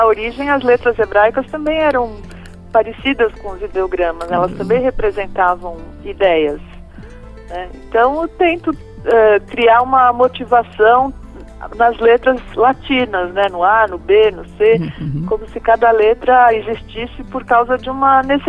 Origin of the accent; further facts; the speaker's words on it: São Paulo, Brazil; born there; Eu nasci praticamente numa Babel, porque eu sou judia. Eu nasci no bairro judeu do Bom Retiro, aqui em São Paulo, onde se falavam muitas línguas. Meus pais são refugiados de guerra.